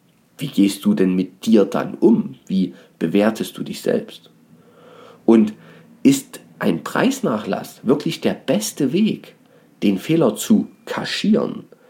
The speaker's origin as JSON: {"language": "German", "town": "Dresden", "region": "Saxony", "country": "Germany", "said": "und ich habe ja auch eine Herkunft, bin ja Dresdner"}